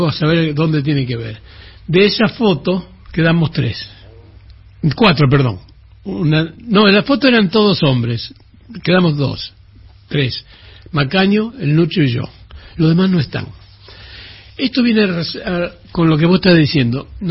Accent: San Francisco, Córdoba, Argentina; San Francisco a mí me apoyó siempre. O sea, yo he sido profeta en mi tierra.

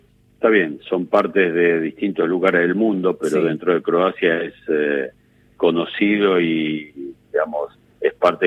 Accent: Argentina; soy, en primera instancia, soy argentino.

